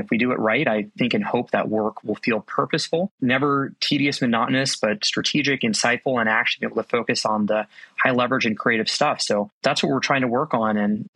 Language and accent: English; Las Vegas, Nevada, United States; So I was born and raised in Las Vegas, which it was sort of a fascinating place. Like, I'm in my early 30s now, but when I was born there, I think there was like 500,000 people